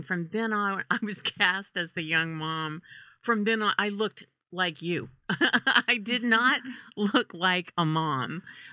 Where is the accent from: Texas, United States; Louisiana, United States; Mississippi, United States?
Louisiana, United States; I was from Louisiana, and I was going like, I don't understand why she went